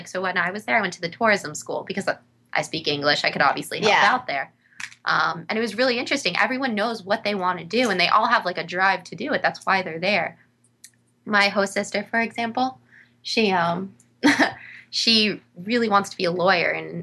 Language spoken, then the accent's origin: English; United States; Honestly, as an American, they really look up to you.